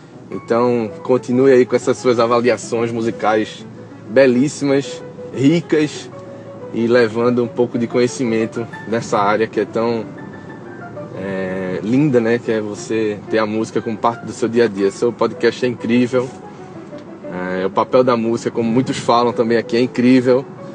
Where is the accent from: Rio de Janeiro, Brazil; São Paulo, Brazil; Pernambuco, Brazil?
Pernambuco, Brazil; Recife; sou de Recife, Pernambuco, músico e compositor.